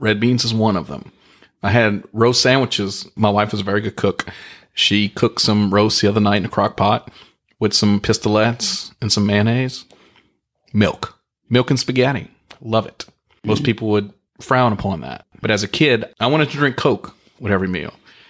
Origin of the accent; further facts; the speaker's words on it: Thibodaux, Louisiana, United States; So we grew up in Thibodaux, Louisiana our whole lives and never went to a crawfish ball, never ate crawfish.